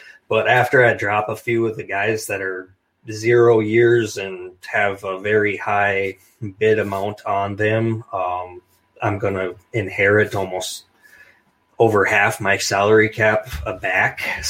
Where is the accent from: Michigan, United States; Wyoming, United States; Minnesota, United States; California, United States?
Minnesota, United States; I am from Minnesota